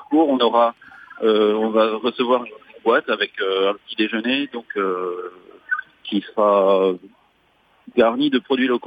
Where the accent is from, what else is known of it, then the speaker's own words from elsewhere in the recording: Mulhouse, Grand Est, France; je suis de Mulhouse et je suis frontalier. Ça veut dire que 5 jours par semaine, je viens à Bâle pour travailler.